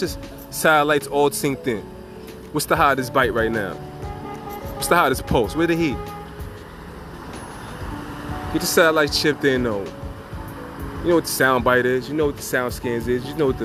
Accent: New York, United States; And I'm from New York.

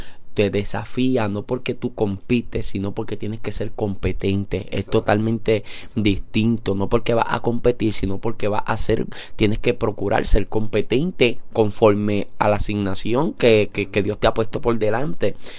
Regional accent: Santa Isabel, Puerto Rico; yo soy del pueblo de Santa Isabel.

